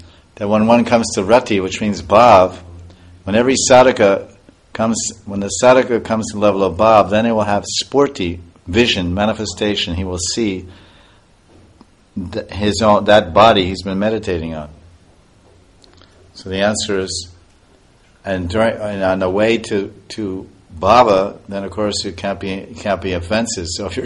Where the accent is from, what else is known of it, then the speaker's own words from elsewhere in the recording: India; and I haven't, and I'm Indian.